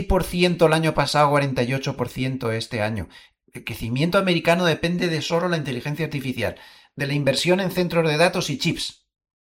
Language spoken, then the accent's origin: Spanish; Alicante, Valencian Community, Spain; que por ejemplo en mi tierra natal, en Alicante, esto sería invierno duro.